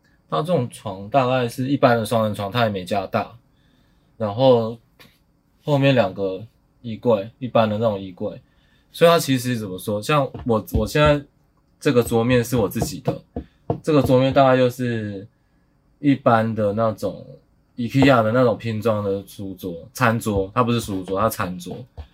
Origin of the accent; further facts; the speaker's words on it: Nantou County, Taiwan; also born or lived in Wufeng / Kaohsiung; 现在是2022年了，39岁了，我39岁了。那我的老家在南投，然后我的租屋经验呢，是从高中就在外面了